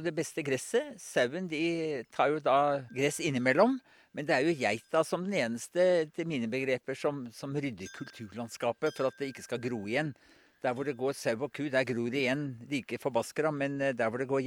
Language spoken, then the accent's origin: Norwegian; Oslo, Norway; Ja, jeg solgte gården og flyttet til Oslo. Jeg kom jo fra Oslo og flyttet nå opp igjen på denne setra som har jo tilhørt familien i over 100 år.